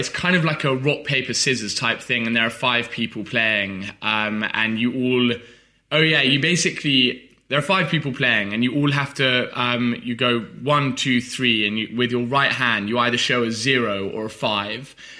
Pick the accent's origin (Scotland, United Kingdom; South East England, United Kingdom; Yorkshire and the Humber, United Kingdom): South East England, United Kingdom; Oxford; So I grew up in Oxford.